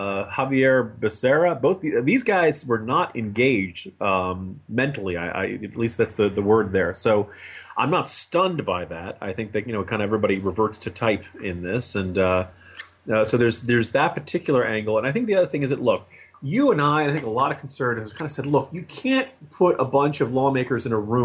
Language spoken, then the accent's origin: English; Ireland; Corumbus, I am Irish. You know we don't tan.